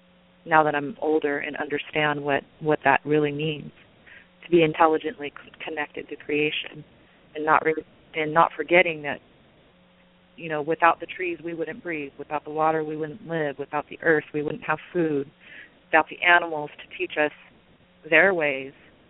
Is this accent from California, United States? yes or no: yes; Los Angeles, California, United States; also born or lived in Missouri; On my mom's side, we're full blood. On my dad's side, he was half. And I grew up in Los Angeles, even though I was born in Missouri.